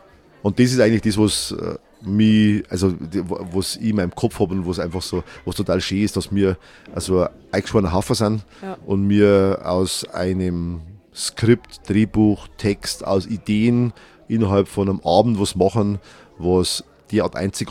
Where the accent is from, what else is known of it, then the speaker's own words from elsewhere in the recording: Bavaria, Germany; also ich bin ein Niederbayer. Ja. Das ist einfach mal so. Das hört man, das sieht man, das spürt man.